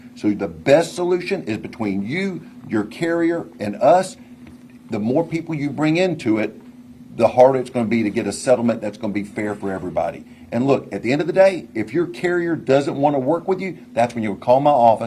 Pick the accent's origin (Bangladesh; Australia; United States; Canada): United States; Panama City, Florida; But Panama City was my hometown. I lived through Hurricane Michael.